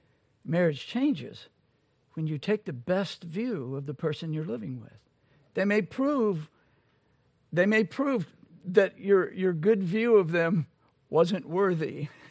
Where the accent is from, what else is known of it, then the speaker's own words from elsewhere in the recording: United States; I grew up in America.